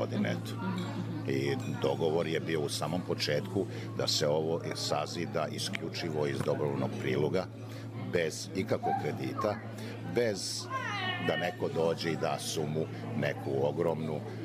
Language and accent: Serbian; Kruščica, Vojvodina, Serbia; born there; moved away; rođen sam u Kruščici, Bela crkva u Banatu, a ovde sam više od 50 godina. Došli smo 67. godine u poseti svom pokojnom dedi na 2 godine